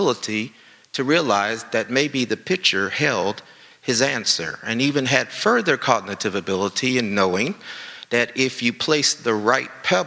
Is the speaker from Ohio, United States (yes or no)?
yes; Ohio, United States; born there; also born or lived in Pennsylvania / West Virginia / Washington, D.C.; now in Charlottesville, United States; I was born in Ohio. I lived in Pennsylvania, West Virginia, the Washington, D.C. metropolitan area, and finally arriving here at Charlottesville.